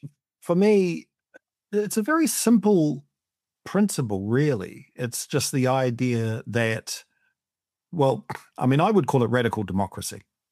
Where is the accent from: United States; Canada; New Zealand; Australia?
New Zealand; Otahuhu, Auckland; And I also come from South Auckland. I was raised in South Auckland in a very working class, poor neighborhood, Otahuhu.